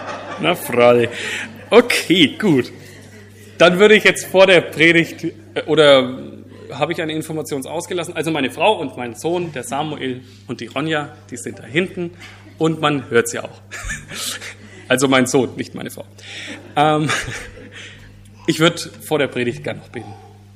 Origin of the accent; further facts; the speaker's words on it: Ansbach, Bavaria, Germany; Kurz zu meinem Werdegang. Ich komme aus Ansbach.